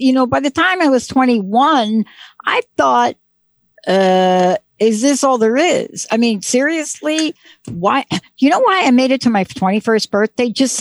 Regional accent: Bronx, New York, United States; Now, I grew up in the Bronx and in Joseph Maggio's garage.

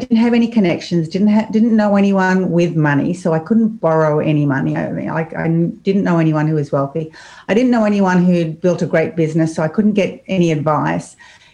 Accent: Australia; Well, I'm from Australia. You may have noticed the accent.

